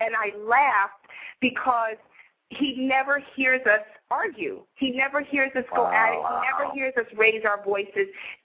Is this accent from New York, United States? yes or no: yes; New York, United States; And, you know, I'm from New York, so it takes a lot to shock me.